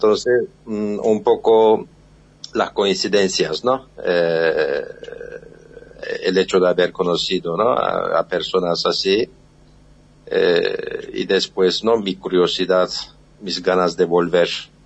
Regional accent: Istanbul, Turkey; yo soy de Estambul. O sea, Estambul y Esmirna tienen casi 500 kilómetros, ¿no? Pero en esos días estaba donde mis padres, cerca de la frontera con Bulgaria y Grecia, ¿no? Somos de Tracia

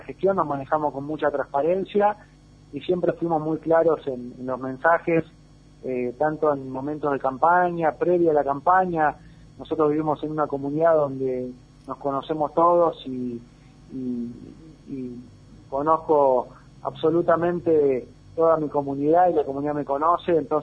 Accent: Argentina; La verdad que yo no podría, como militante, como argentino, como jefe comunal, tirarlo de tibio a nuestro presidente

